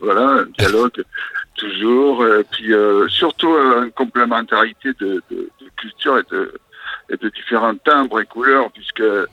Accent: Argentina; moved away as an adult; now in Nantes, France; Il y a 34 ans exactement, j'arrivais d'Argentine

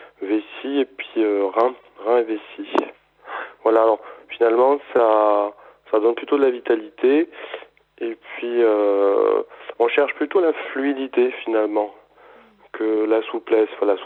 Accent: Montauban, Occitanie, France; also born or lived in Paris region; je suis originaire de Montauban, mais j'étais en région parisienne.

